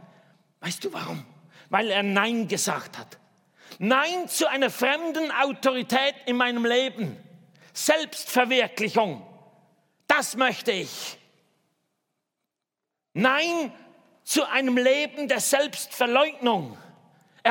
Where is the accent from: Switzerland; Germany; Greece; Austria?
Switzerland; Ich selber bin Schweizer. Der einzige in meiner Familie, der Schweizerdeutsch reden kann.